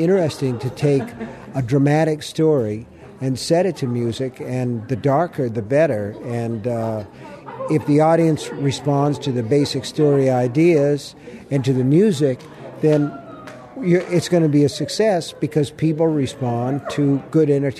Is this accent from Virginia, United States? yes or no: no; Maine, United States; He's from Indiana, and I'm from Maine.